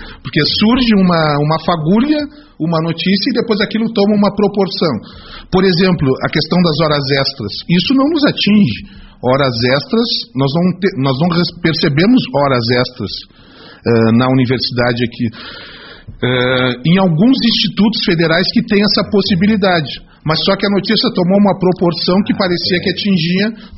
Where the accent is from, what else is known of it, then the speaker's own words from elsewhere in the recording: Pelotas, Rio Grande do Sul, Brazil; Sou natural de Pelotas. Pelotas.